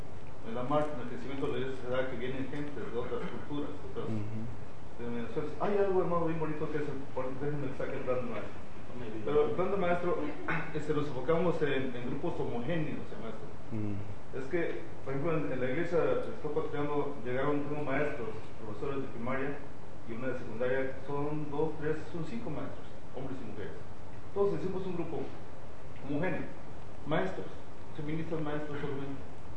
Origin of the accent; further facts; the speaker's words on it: Mexico; soy un pastor hispano, mexicano, mi background es ese